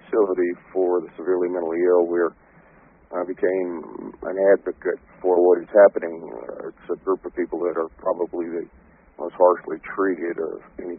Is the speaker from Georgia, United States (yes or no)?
no; Raleigh, North Carolina, United States; I was raised in the American South, born in 1947 in Raleigh, North Carolina